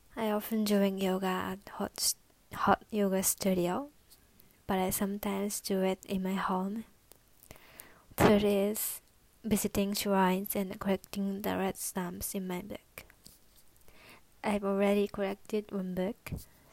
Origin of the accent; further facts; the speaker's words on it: Kushiro, Hokkaido, Japan; English is a second language; I'm from Kushiro. Kushiro is in the east of Hokkaido. It is famous for beautiful sunset and great nature. I'm 4 years student.